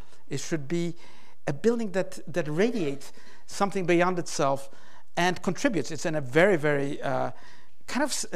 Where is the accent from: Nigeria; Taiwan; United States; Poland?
Poland; English is a second language; when I grew up in Poland, that was a dark time.